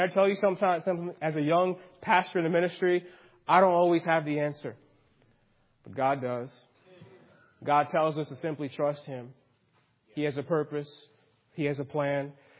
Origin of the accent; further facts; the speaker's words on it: New York City, New York, United States; And I grew up again in New York City area, about 2 hours from here.